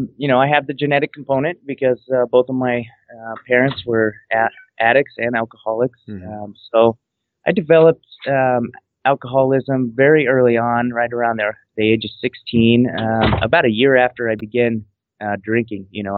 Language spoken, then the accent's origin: English; Fort Collins, Colorado, United States; Well, I'm actually from Fort Collins, Colorado